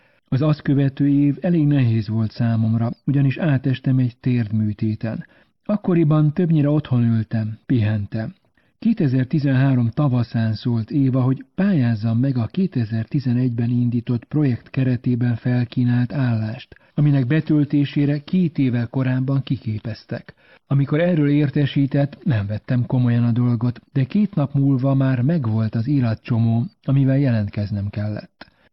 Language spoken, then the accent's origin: Hungarian; Târgu Mureș, Mureș County, Romania; also born or lived in Cluj-Napoca; Én is abban a városban születtem, de amikor 1 éves és 8 hónapos voltam, elhunyt édesapám, és anyám hazaköltözött Vásárhelyre a szüleihez.